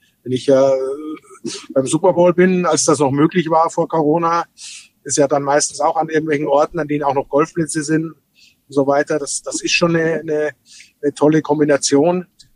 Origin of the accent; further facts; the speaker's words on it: Bavaria, Germany; dass mir als Bayer natürlich das weh tut, wenn ihr Brezel sagt.